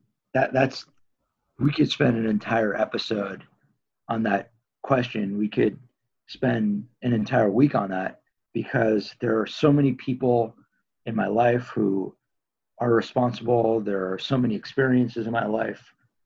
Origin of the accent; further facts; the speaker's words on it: Tarzana, California, United States; the street I grew up on, Veloz Avenue in Tarzana, California.